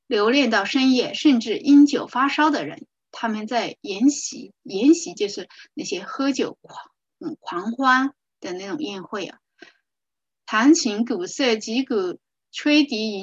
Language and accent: Chinese; China; 那我们中国人呢